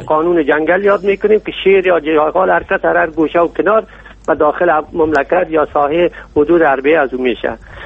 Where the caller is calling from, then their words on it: Germany; از آلمان هستم.